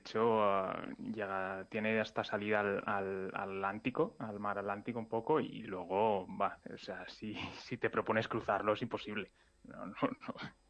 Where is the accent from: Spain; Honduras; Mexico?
Spain; Palma, Balearic Islands; now in Democratic Republic of the Congo; Yo soy de Mallorca, de Palma de Mallorca.